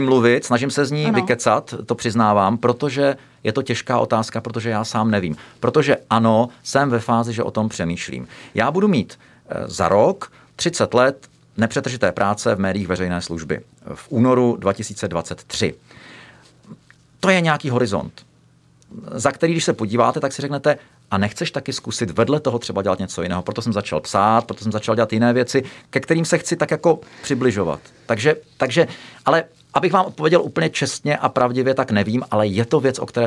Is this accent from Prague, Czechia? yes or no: yes; Prague, Czechia; já jsem kluk ze Smíchova